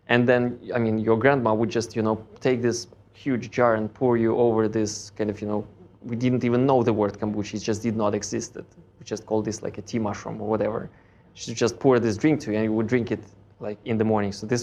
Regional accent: Moscow, Russia; I grew up in Moscow as a child, and my parents used to send me

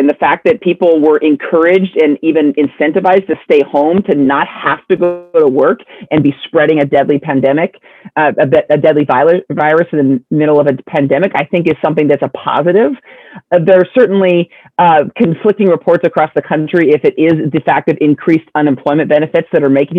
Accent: Dufur, Oregon, United States; I grew up in Duffer.

